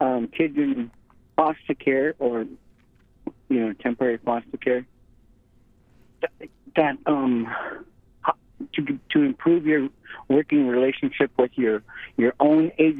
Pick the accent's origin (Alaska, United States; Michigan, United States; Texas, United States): Alaska, United States; Bethel; to get it transferred here to the case transferred to Bethel because we're from Bethel.